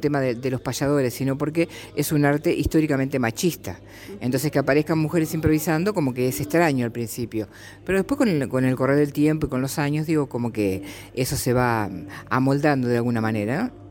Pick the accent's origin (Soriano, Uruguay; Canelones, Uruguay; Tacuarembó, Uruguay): Canelones, Uruguay; Las Piedras; born there; Soy payadora, hace más de 30 años que improviso, uruguaya la única, y soy nacida en Las Piedras, en Canelones.